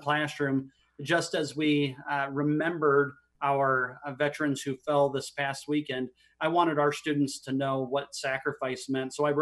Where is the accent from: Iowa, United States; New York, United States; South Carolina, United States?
Iowa, United States; Sioux City; You know, two boys were living here where I grew up in Sioux City